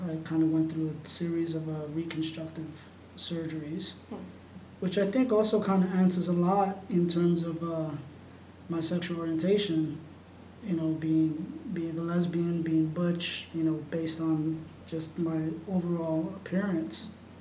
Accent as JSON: {"language": "English", "town": "Brooklyn", "region": "New York", "country": "United States", "tie": "born or raised there", "said": "And we grew up in Brooklyn, Park Slope, excellent neighborhood."}